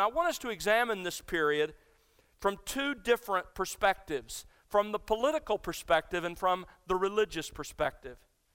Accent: Alabama, United States; growing up in South Alabama

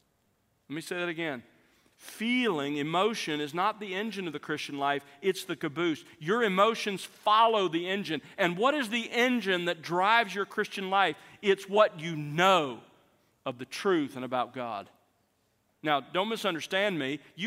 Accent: Alabama, United States; When I was growing up in South Alabama, we lived on the edge of a lot of forested area

